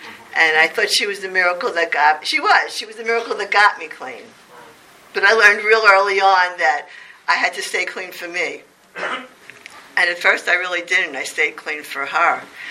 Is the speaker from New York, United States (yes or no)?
yes; Brooklyn, New York, United States; I grew up in Brooklyn.